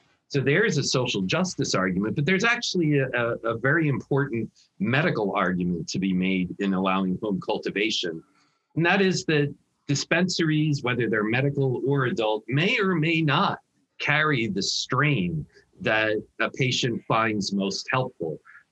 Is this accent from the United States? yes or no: yes; New Jersey, United States; My home state of New Jersey, unfortunately, has not.